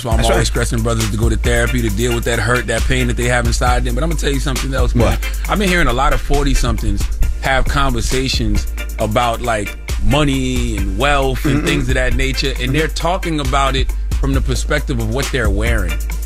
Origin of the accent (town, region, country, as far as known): Moncks Corner, South Carolina, United States; born or raised there